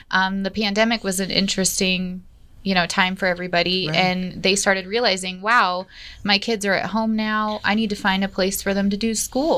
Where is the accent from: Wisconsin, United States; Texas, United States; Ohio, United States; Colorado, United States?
Colorado, United States; Denver; born there; now in Colorado Springs, United States; Yep. I was born in Denver. Moved here, like, I think it's got to be 8 years by now.